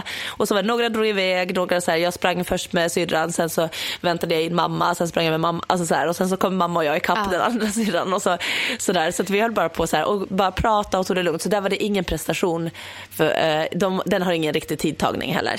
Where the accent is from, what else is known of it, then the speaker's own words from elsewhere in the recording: Åland, Finland; men det här var ju hemma på Åland.